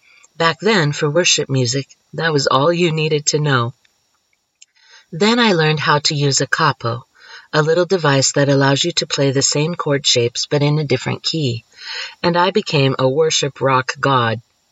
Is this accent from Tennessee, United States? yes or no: no; Baltimore, Maryland, United States; also born or lived in Houston; Growing up in Baltimore, everyone minds their own business and keeps to themselves.